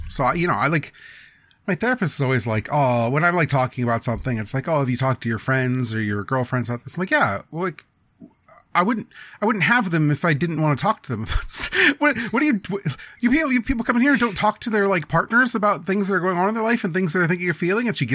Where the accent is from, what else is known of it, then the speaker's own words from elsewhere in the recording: Midwest, United States; accent: Midwestern; My Midwestern thudding accent.